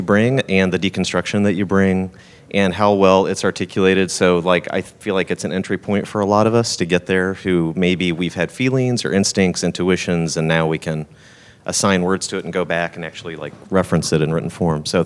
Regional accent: Kansas City, United States; I'm from Kansas City.

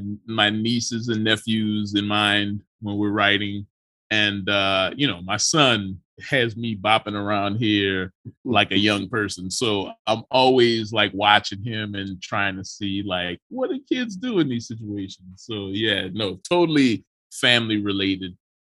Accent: Louisiana, United States; We're both from Louisiana, and we met in a comic shop, the typical nerd love story.

